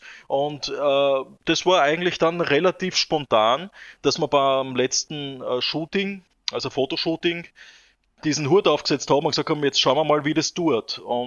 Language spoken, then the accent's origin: German; Styria, Austria; wir kommen zwar alle aus der Steiermark, aber ich bin persönlich im Süden aufgewachsen, also lebe im Süden der Steiermark